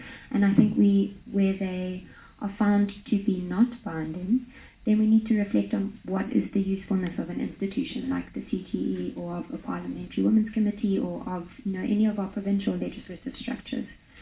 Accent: KwaZulu-Natal, South Africa; now in Cape Town, South Africa; I live in Cape Town now, but I grew up in the North Coast. Of KwaZulu-Natal.

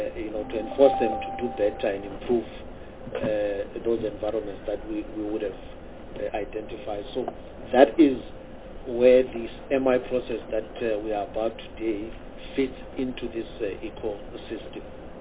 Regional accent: Eastern Cape, South Africa; And by the way, I'm also from the Eastern Cape

